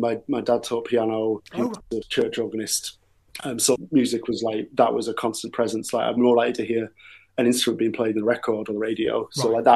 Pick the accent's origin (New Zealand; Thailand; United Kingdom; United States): United Kingdom; North West England; growing up in South Cumbria, there is actually, like, there's, like, a kind of traditional folk scene